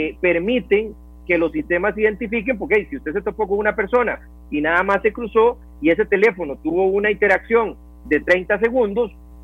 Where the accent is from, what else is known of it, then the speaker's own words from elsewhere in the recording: Costa Rica; pero yo, a ciencia cierta y como costarricense